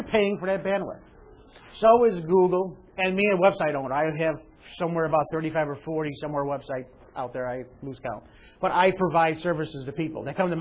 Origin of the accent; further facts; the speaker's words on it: Illinois, United States; and I come from Illinois, we've got Mr. Old Bobby Rush